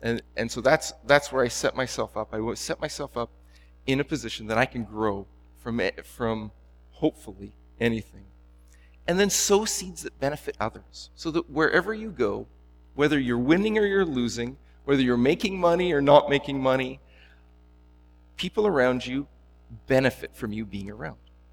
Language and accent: English; Edmonton, Alberta, Canada; I grew up in Edmonton